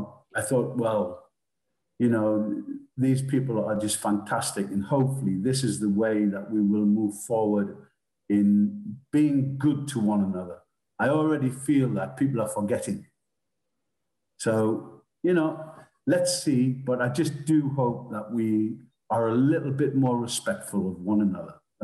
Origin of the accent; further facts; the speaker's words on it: South Shields, North East England, United Kingdom; I lived in South Shields. I was brought up in South Shields. And it doesn't get many hot days.